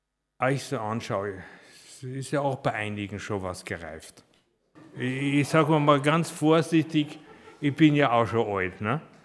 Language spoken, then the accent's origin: German; Vienna, Austria; now in Uetersen, Germany; Wenn ihr in meiner Aussprache ein bisschen was Komisches hört, ich bin Wiener. Also man darf es ein bisschen hören manchmal, ne?